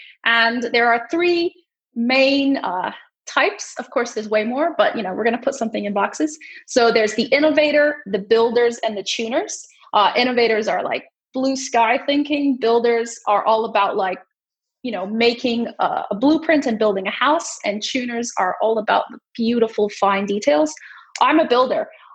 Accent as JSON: {"language": "English", "country": "India", "tie": "born or raised there", "lives_now": "Denmark", "said": "I am half Canadian, half Malaysian. I was born and raised in India and lived and worked actually in quite a few parts of the world before choosing to live in Denmark for values reasons."}